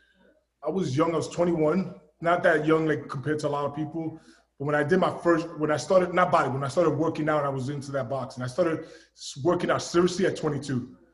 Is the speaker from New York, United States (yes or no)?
yes; New York City, New York, United States; I grew up in East New York. I grew up in the streets.